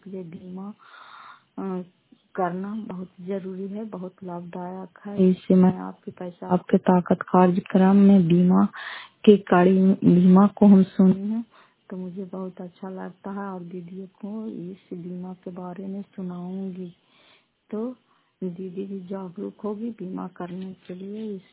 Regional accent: Fatehpur, Bihar, India; घर फतेहपुर, पंचायत मकरौता, जिला नालंदा, किराए पसरा ब्लॉक की निवासी हूँ।

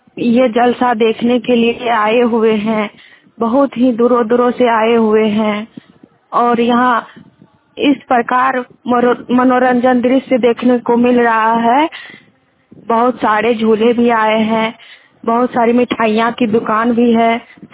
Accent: Bihar, India; मैं चितोरिया पंचायत से हूँ, प्रखंड मनसाही जिला कटिहार से हूँ।

